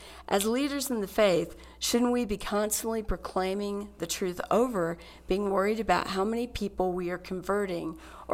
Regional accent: the South, United States; Super interesting answer, because I grew up in the South, and we started every day of high school with the Pledge of Allegiance and a prayer.

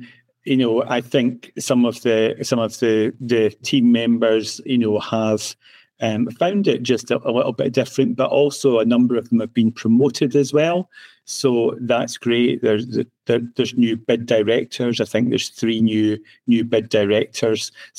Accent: Scotland, United Kingdom; when I was 18, growing up in Scotland

